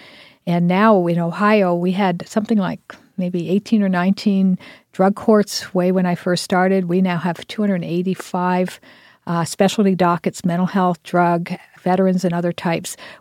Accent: Thailand; moved away as an adult; now in United States; when I grew up in Thailand as a missionary kid and lived there for my first 18 years

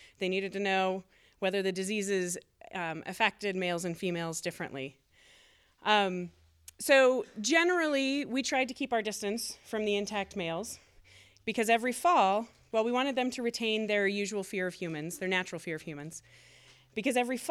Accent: Fort Collins, Colorado, United States; I grew up here in Fort Collins, and that facility is out where La Porte dead ends, in the west end of town, out by the foothills.

